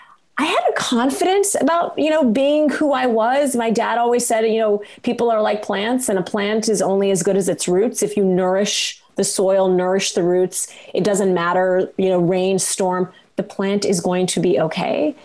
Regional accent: Kalamazoo, Michigan, United States; born there; I was born in Kalamazoo, Michigan. That's a long story, but they did end up in Kalamazoo. They were both academics. And we ended up in Kalamazoo, Michigan.

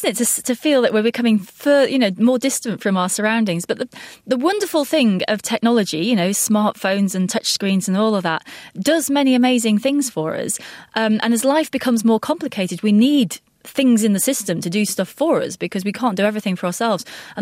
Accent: United Kingdom; I'm British, so I drink a lot of tea and I put milk in my tea.

